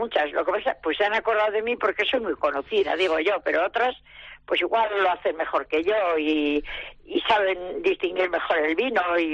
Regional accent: Maestu, Basque Country, Spain; yo soy de la montaña, soy de Maestu, pero la Rioja Alavesa a mí siempre me tira.

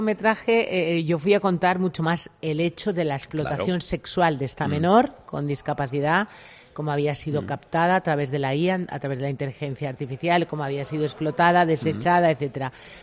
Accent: Toledo, Castilla-La Mancha, Spain; now in Madrid, Spain; como mujer toledana que vive en Madrid

